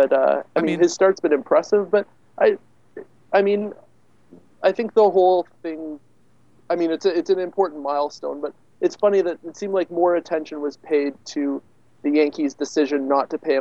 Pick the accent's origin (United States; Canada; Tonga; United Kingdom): Canada; Ottawa, Ontario; So I grew up in Ottawa, Ontario, right by the Quebec border. So, you know, around French quite a bit.